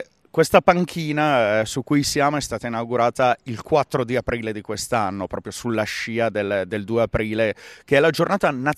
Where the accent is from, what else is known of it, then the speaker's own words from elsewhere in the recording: Lombardy, Italy; siamo entrambi della Martesana